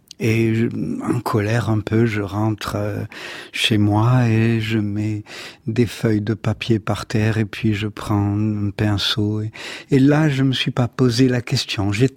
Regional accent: Nice, Provence-Alpes-Côte d'Azur, France; born there; Je suis né à Nice, devant cette mer où toutes les cultures sont nées là

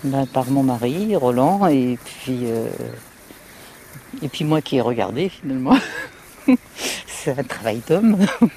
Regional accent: Paris, Île-de-France, France; born there; je suis née à Paris, j'y ai vécu très longtemps

